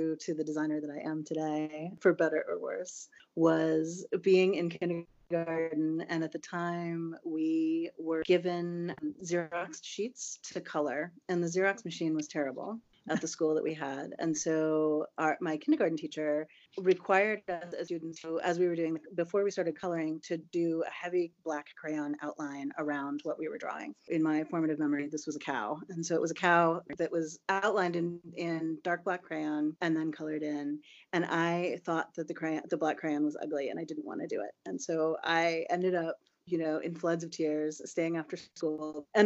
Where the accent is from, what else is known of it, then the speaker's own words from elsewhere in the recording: Portland, Maine, United States; So I grew up in New England, and right around the time that it was time to go off to college, I really was excited to get out of Portland, Maine, which is where I spent my formative years.